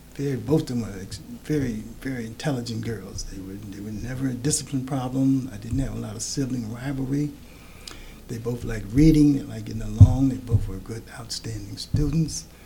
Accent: Kansas City, Missouri, United States; I was born May 15, 1944, in Kansas City, Missouri.

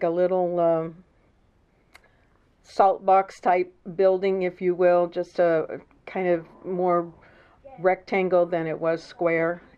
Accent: Missouri, United States; now in Bates County, United States; right now I live in Bates County, but I grew up in Cass County.

